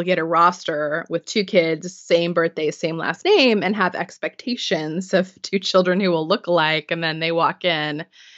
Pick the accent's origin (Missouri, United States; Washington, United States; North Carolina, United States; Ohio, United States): Missouri, United States; I grew up in Missouri, not far from Ferguson.